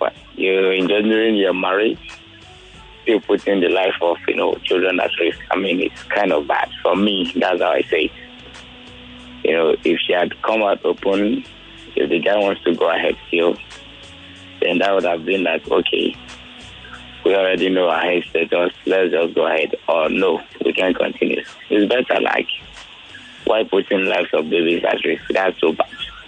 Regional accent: Lekki, Lagos, Nigeria; I'm from Lekki.

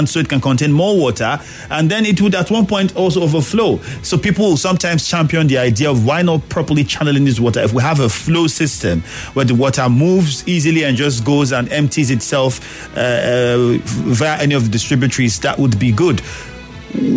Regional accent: Brass, Bayelsa, Nigeria; For instance, I'm from Brass, and you know the situation.

